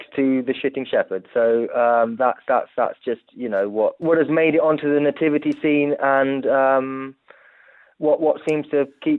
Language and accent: English; Italy; I grew up in Italy, and my parents, being British, you know, tried to tell me the best they could about